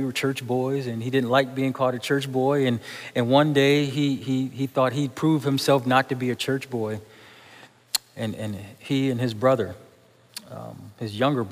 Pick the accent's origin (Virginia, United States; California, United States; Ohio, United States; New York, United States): New York, United States; Buffalo; I remember, just church I grew up in Buffalo, New York.